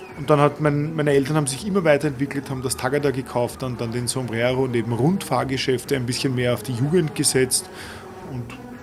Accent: Vienna, Austria; Ich habe meine Kindheit ausschließlich im Prater verbracht.

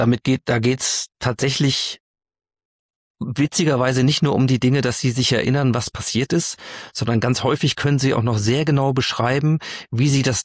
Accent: Hanover, Lower Saxony, Germany; als Norddeutscher bist du ja, also als Hannoveraner habe ich ja einen Gendefekt und eine Dialektschwäche

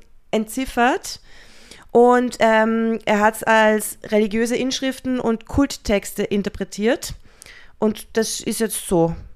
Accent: Austria; ich komme aus Österreich und bei uns zieht man alles mehr in die Länge.

